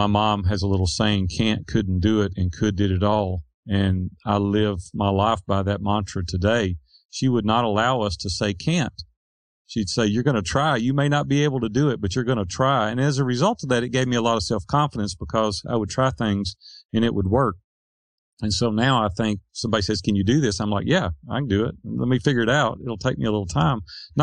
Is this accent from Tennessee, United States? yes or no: yes; Nashville, Tennessee, United States; Nashville, Tennessee.